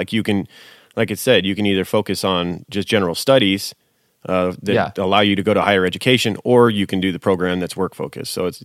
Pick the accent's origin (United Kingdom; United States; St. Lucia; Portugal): United States; because I grew up in America, in the American school system.